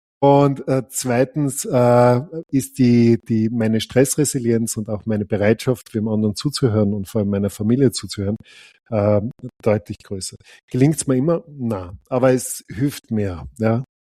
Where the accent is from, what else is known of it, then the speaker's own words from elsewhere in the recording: Austria; Also, ich bin ein Österreicher